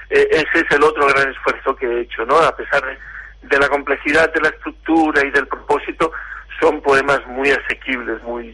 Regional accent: Colombia; also born or lived in Spain; yo nací en Domenito, pero en razón de que mi padre era colombiano, pasé pues buena parte de mi infancia allí y parte también de la adultez. Estoy un poco a caballo entre los dos países, entre Colombia y España.

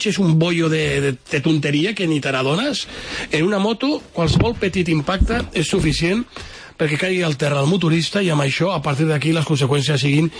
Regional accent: Barcelona, Catalonia, Spain; que ens fa tenir por i un cert patiment envers el nostre futur com a barcelonins i com a ciutat

